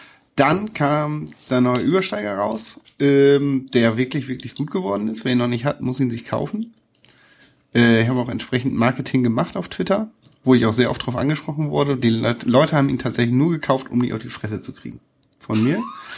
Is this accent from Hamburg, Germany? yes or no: yes; Hamburg, Germany; die ich als Hamburger erlebe. Deswegen, und das sage ich jetzt mal an dieser Stelle, ich ziehe bald weg